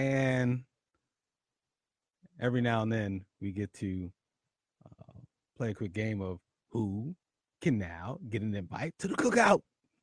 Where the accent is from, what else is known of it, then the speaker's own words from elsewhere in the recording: Philadelphia, Pennsylvania, United States; And Jim Kenney, mayor of Philadelphia, my hometown of City Brother Love, he wasn't done.